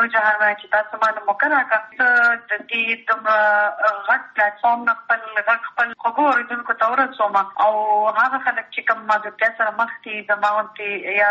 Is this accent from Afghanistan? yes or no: no; Mardan, Khyber Pakhtunkhwa, Pakistan; زما تعلق د مردان شیرګر سره دی. او تعلیم می بیسیکلی د راولپنڈی پنجاب نا کړی دی